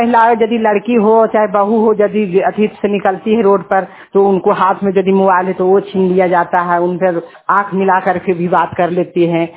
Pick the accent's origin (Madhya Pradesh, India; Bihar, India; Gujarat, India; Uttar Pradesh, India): Bihar, India; Phaldu; मेरा घर फल्दू है, मैं दुर्गा जी का समूह सहायता कोषाध्यक्ष हूँ और मेरा जिला नवादा है, थाना नारदीगंज है और पोस्ट भी नारदीगंज है।